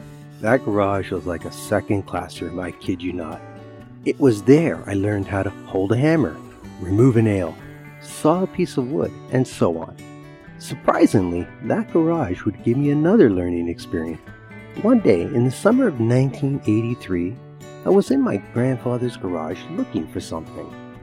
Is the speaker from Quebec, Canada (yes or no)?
no; Toronto, Ontario, Canada; born there; I was born in Toronto, Ontario, Canada. I'm the second of three siblings, raised by immigrant parents.